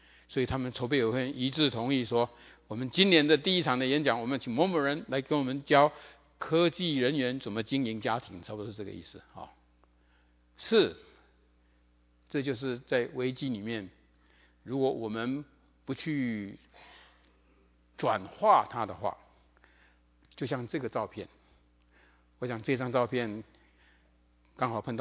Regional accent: Taiwan; now in United States; 那么我的故乡台湾已经是7年前就是亚洲离婚率最高

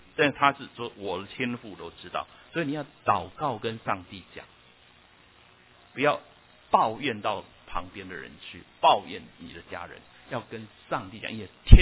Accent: Taiwan; now in United States; 我从台湾来读神学院的时候呢

